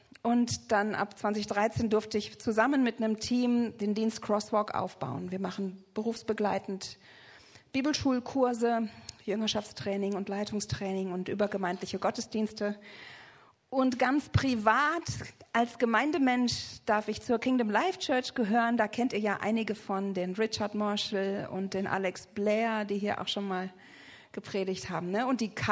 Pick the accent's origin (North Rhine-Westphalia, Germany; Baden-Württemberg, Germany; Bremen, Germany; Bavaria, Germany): North Rhine-Westphalia, Germany; Essen; now in Schöneck, Germany; nordöstlich von Frankfurt, Schöneck, wohne ich, da bin ich nicht her. Ich bin eigentlich aus dem Ruhrpott, aus Essen.